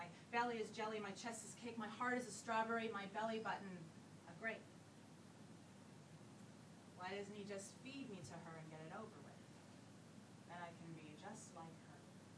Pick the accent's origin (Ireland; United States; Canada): Canada; now in England, United Kingdom; what it's like being a Canadian here in England